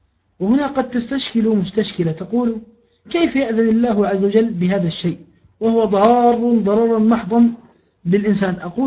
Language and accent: Arabic; Jordan; لأحد الإخوة عندنا في الأردن راجعتها له